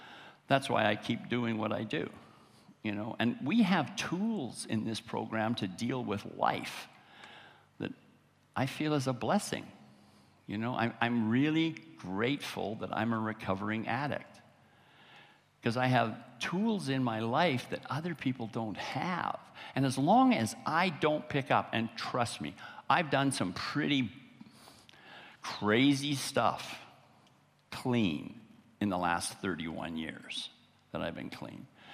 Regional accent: Winnipeg, Manitoba, Canada; now in Vancouver, Canada; I grew up in Winnipeg. I'm living on the West Coast now in Vancouver on the Pacific, but I grew up in Winnipeg, cold, winter.

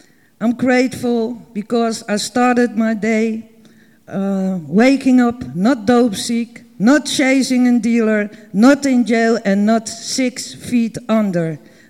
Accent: Amsterdam, North Holland, Netherlands; English is a second language; I come from Amsterdam.

